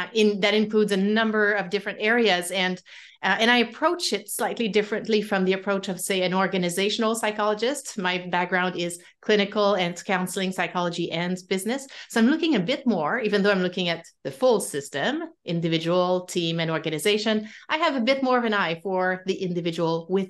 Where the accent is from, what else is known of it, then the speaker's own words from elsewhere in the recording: Quebec, Canada; accent: French; English is a second language; now in Vancouver, Canada; Well, I'm from Quebec on the east coast of Canada, hence the French accent. I live on the west coast of Canada in Vancouver, British Columbia.